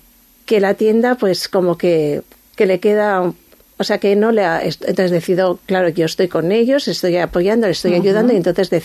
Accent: Irún, Basque Country, Spain; porque yo soy de Irún

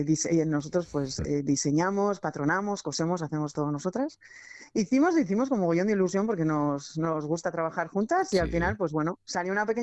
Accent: Andoain, Basque Country, Spain; con el proyecto empezamos en Andoain, que yo soy de Andoain

